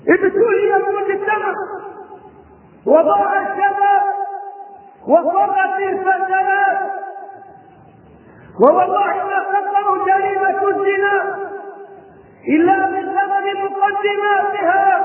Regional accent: Egypt; وتجولت في كثير من بلدانها ثم عدت الى بلدتي الحبيبة التي هي مصر.

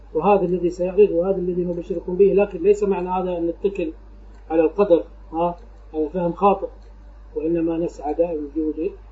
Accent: Kuwait; حتى هم نقلوا الصراع الطبقي عندنا في الكويت

